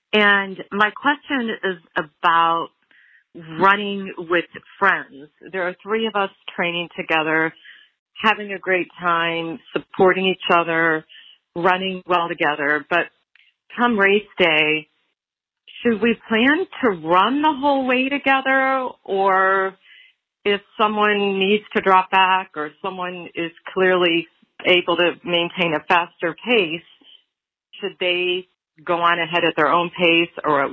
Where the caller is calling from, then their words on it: Columbus, Ohio, United States; I'm calling from Columbus, Ohio.